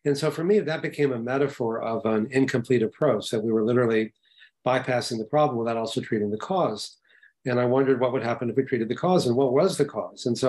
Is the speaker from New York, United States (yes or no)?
no; Texas, United States; I grew up in Texas and I was learning how to do bypass surgery with Dr. Michael DeBakey